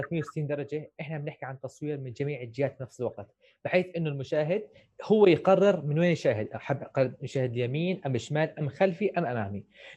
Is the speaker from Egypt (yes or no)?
no; Jordan; ففي على سبيل المثال في بلدنا الأردن